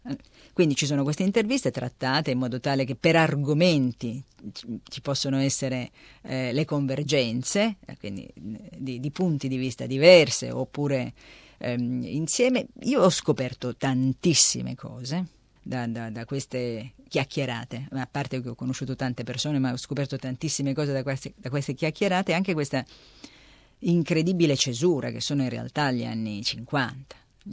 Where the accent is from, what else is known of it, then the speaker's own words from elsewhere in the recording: Ragusa, Sicily, Italy; born there; now in Turin, Italy; anche se da 30 anni che abito a Torino, no? Sono nata a Ragusa, mi sono trasferita a Torino nell'81